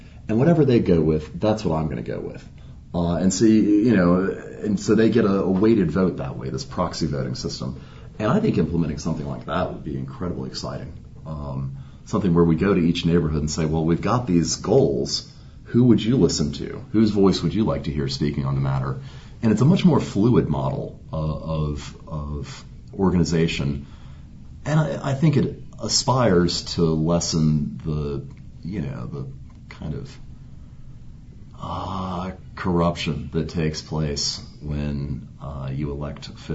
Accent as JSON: {"language": "English", "town": "Lexington", "country": "United States", "tie": "born or raised there", "said": "I grew up in Lexington. We had an outstanding education system, right?"}